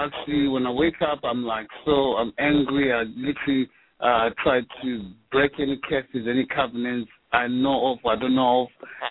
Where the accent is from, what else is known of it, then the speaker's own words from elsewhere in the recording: Zimbabwe; I'm originally from Zimbabwe.